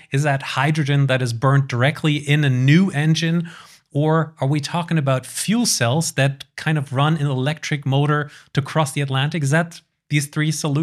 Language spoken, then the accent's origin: English; Germany; I am from Germany.